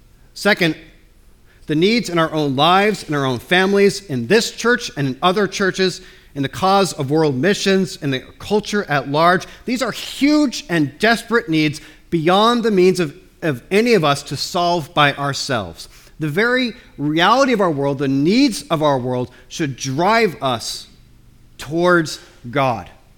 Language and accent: English; United States; My home country has utterly lost its mind when it comes to gun violence.